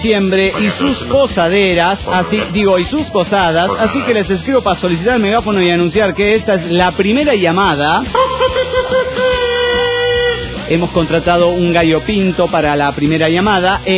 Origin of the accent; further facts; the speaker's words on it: Jujuy, Argentina; esa celebración se hace también en Jujuy, mi tierra natal, y pertenece a Argentina.